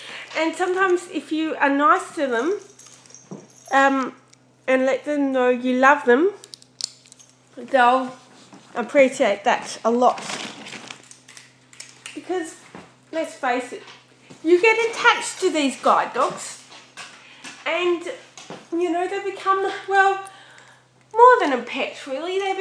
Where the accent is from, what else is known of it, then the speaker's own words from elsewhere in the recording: Melbourne, Victoria, Australia; I'm from Melbourne, Australia.